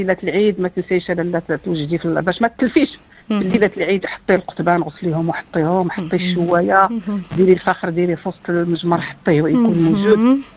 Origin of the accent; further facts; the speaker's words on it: Marrakesh, Marrakesh-Safi, Morocco; حنا عندنا في مراكش نديروا الحليب والتمر ضروري بالزهر